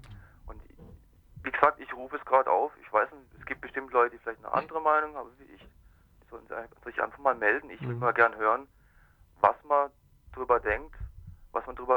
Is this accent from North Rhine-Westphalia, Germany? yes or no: no; Freiburg, Baden-Württemberg, Germany; Ich bin in Freiburg hier aufgewachsen, bin in der Szene groß geworden